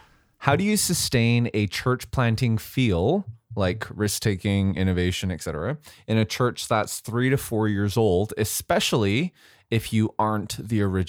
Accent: Canada; No, they can't, because I'm Canadian.

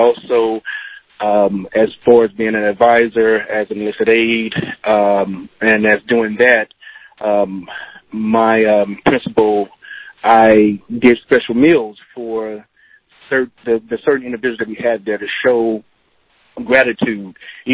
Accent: Mississippi, United States; My love of cooking, well, of course, I'm from Mississippi. It's the hot challenge state. My mother, all Southern.

